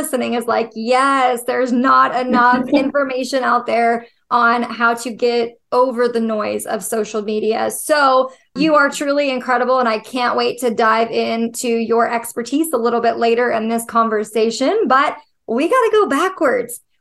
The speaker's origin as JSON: {"language": "English", "town": "Fort Worth", "region": "Texas", "country": "United States", "tie": "born or raised there", "said": "So I grew up in Fort Worth, Texas. Not many people know that. And theater is really, really big there."}